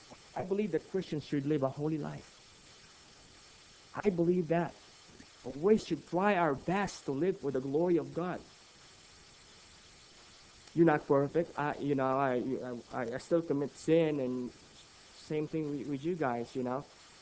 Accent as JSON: {"language": "English", "country": "Philippines", "said": "I'm a Filipino, but I've been there many, many times."}